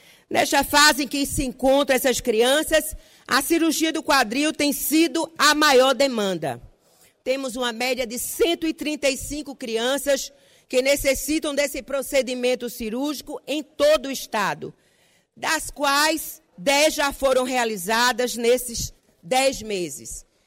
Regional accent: Pernambuco, Brazil; Sou de uma região do sertão do Araripe, que dista aproximadamente 700 quilômetros aqui da capital.

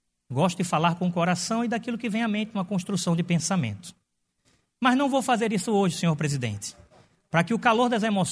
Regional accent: Brazil; porque eu sou brasileiro acima de tudo

